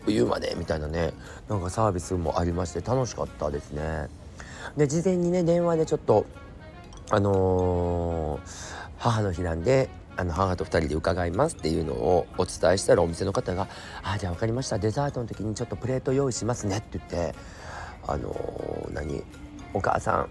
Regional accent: Osaka, Japan; now in Tokyo, Japan; やっぱ私大阪人ですし、粉もんの舌がありますんで、

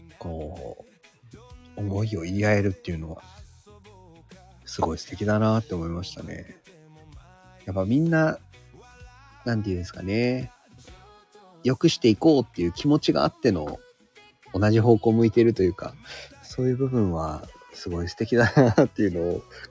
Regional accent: Okinawa, Japan; 僕は、出身自体は、沖縄生まれ、沖縄育ちの。人間でございます。

